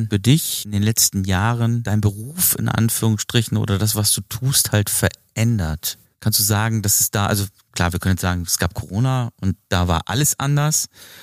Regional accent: Hamburg, Germany; ich komme aus Hamburg

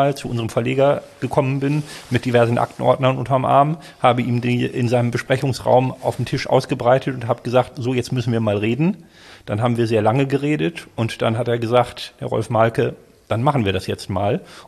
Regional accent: West Germany, Germany; born there; Ich bin der einzige gebürtige Wester in der Redaktion.

